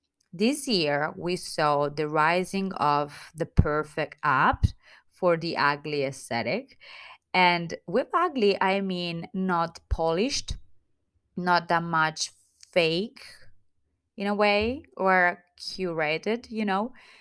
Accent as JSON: {"language": "English", "country": "Italy", "accent": "Italian", "second_language": "English", "said": "I hope you can still understand me with my Italian accent."}